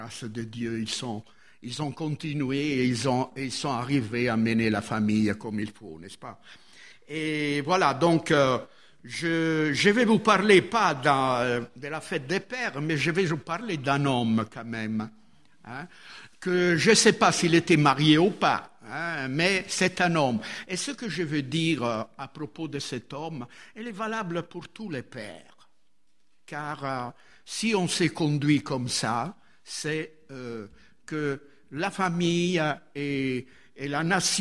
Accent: Italy; Moi, je ne vote pas, je suis italien.

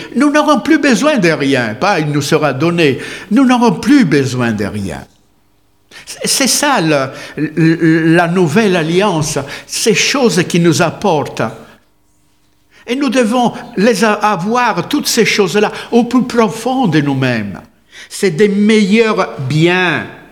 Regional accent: Italy; Je suis italien, moi. Je suis italien ici-bas

